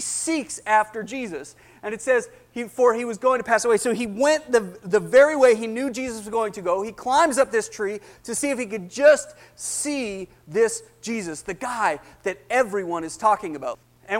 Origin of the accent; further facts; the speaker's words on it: Canada; I'm from Canada